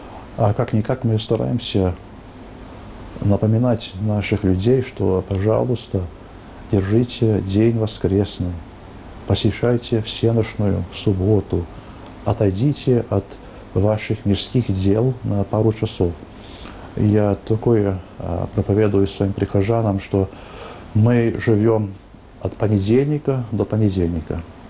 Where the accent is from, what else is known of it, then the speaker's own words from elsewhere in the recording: United States; Я помню, когда я рос в Америке, в 70-х годах